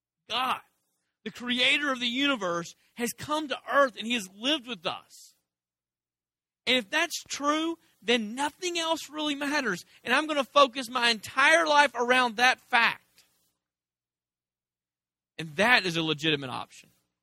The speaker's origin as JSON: {"language": "English", "country": "United States", "said": "And I'm from America, so I celebrate Christmas."}